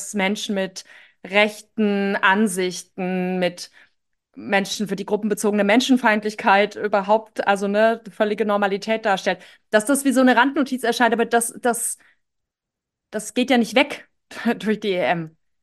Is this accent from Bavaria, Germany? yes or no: no; Baden-Württemberg, Germany; Bei mir in meinem Heimatdorf ist, glaube ich, die dänische Mannschaft im Trainingslager im Schwarzwald.